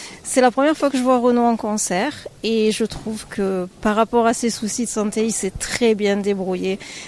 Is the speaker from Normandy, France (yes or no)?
no; Villars-Colmars, Provence-Alpes-Côte d'Azur, France; Je viens de Villars-Colmar, 80 km.